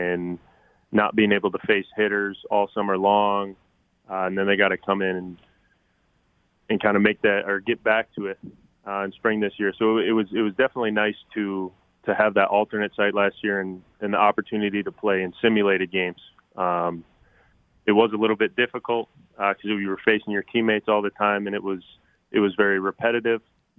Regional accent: Minnesota, United States; I grew up a Twins fan because I'm from Minnesota.

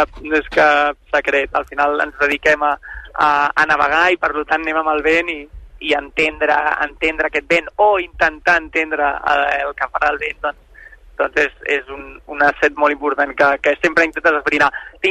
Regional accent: Barcelona, Catalonia, Spain; segur que com a espectadors i com a barcelonins, doncs la disfrutarem a tope

